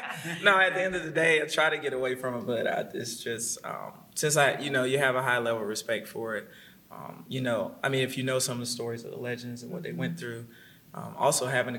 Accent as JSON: {"language": "English", "region": "North Carolina", "country": "United States", "tie": "born or raised there", "said": "Coach K-Yow and Coach Hatchell growing up in North Carolina."}